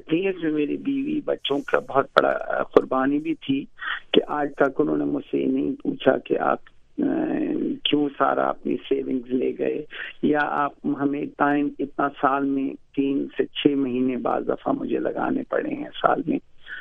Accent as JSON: {"language": "Urdu", "town": "Haripur", "region": "Khyber Pakhtunkhwa", "country": "Pakistan", "tie": "born there", "said": "میں ویسے پیدائش تو ہری پور کی ہوں"}